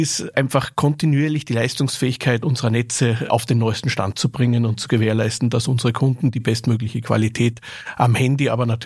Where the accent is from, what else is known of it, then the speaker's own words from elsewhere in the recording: Salzburg, Austria; Ich war Anfang der 90er Jahre einer der ersten, damals noch Schüler, der einen privaten Internetzugang in Salzburg, in meiner Heimatstadt, über die Universität bekommen hat.